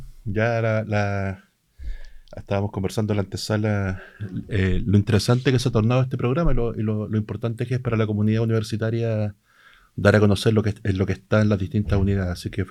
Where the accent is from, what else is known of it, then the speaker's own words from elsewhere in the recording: Concepción, Biobío, Chile; Yo crecí en dictadura, digamos, y era inevitable en las calles penquistas, ¿verdad?, estar en contacto con una realidad dura de aquellos años